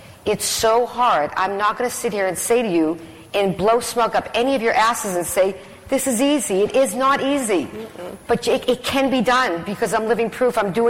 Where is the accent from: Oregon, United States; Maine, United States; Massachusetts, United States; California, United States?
Massachusetts, United States; Boston; We're pretty cool from Boston, okay?